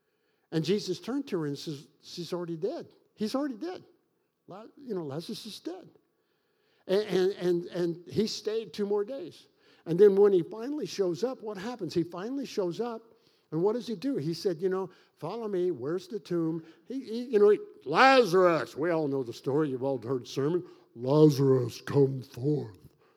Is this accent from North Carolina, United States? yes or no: no; Kentucky, United States; Hey, I'm from Kentucky. I can say anything I want.